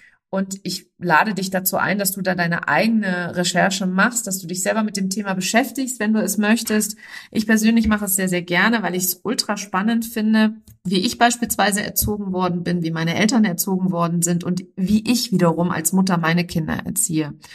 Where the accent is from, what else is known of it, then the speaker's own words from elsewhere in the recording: Hesse, Germany; born there; ich bin in der Nähe von Frankfurt geboren